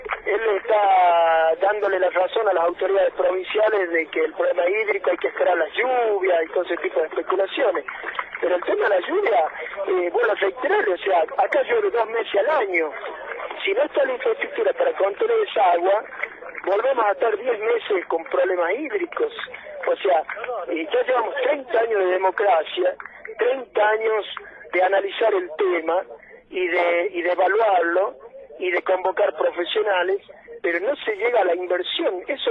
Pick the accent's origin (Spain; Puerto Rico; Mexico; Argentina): Argentina; La Rioja; entienda que también somos ciudadanos riojanos los que vivimos en esta parte de la provincia